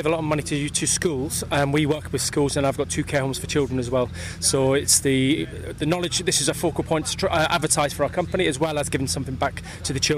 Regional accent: Scotland, United Kingdom; Scottish originally

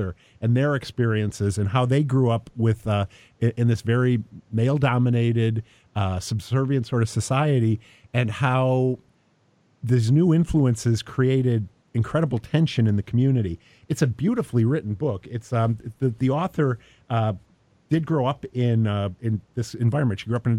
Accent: Buffalo, New York, United States; I grew up in Buffalo.

